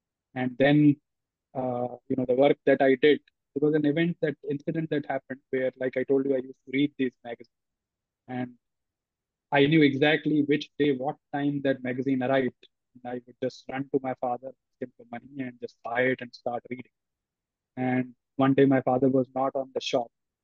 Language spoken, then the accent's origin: English; Dubai, United Arab Emirates; And growing up in Dubai, I ended up being very good friends with a gentleman who was half Pakistani, half Brit